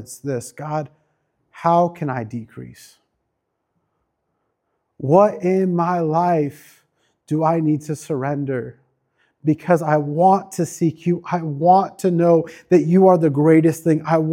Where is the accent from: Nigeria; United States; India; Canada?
India; Sorry, I'm Indian, my bad.